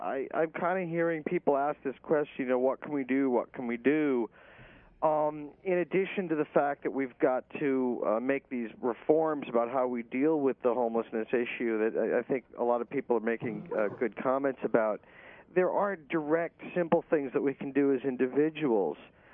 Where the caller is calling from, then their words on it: Cambridge, Massachusetts, United States; Cambridge, Massachusetts, right next to Boston.